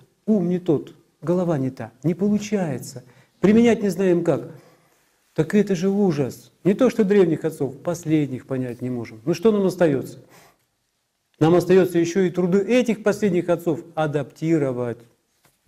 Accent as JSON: {"language": "Russian", "country": "Russia", "said": "Даже мы из России, побывав здесь, попытались постоять на этом мосту."}